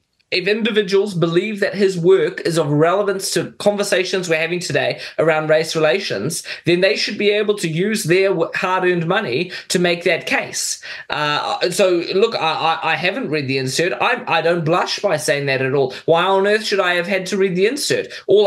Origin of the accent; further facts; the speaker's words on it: Mozambique; I grew up in Mozambique. I grew up in a country that was part of the Second World, that was a Soviet satellite state.